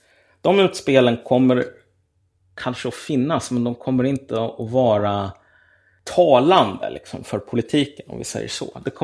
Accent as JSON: {"language": "Swedish", "town": "Umeå", "region": "Västerbotten County", "country": "Sweden", "tie": "born there", "also_born_or_lived": "Gävle", "said": "jag är född på Umeå BB, men jag har bott lite grann i Gävle och nu bor jag ute i Vela."}